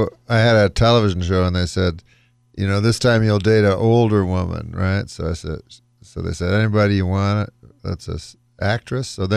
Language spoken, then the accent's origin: English; Canada; I'm from Canada